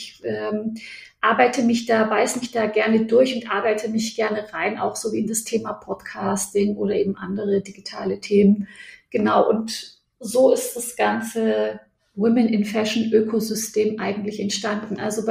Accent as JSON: {"language": "German", "region": "Baden-Württemberg", "country": "Germany", "lives_now": "Frankfurt am Main, Germany", "said": "ich komme ursprünglich aus Baden-Württemberg, aus dem Stuttgarter Raum, aus so einem 40.000 Menschen Ort, ich weiß gar nicht, ob man das Dorf, Stadt oder was man das nennt, aber sehr klein auf jeden Fall. Genau, und dann sind wir in die große Stadt Frankfurt am Main gezogen"}